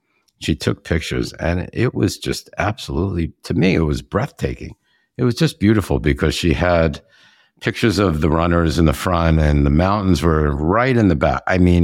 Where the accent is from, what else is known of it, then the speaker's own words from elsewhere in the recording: New York, United States; Like I'm from New York. I miss a good bagel.